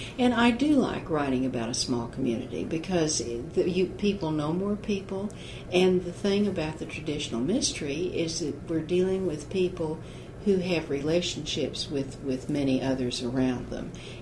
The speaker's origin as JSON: {"language": "English", "town": "Oklahoma City", "region": "Oklahoma", "country": "United States", "tie": "born or raised there", "said": "I grew up in Oklahoma City, and it was not a big town during the war years"}